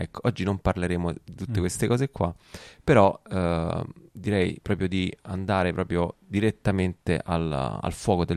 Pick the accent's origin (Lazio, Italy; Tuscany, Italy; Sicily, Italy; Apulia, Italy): Lazio, Italy; Rome; però comunque sono di Roma, quindi ci sta.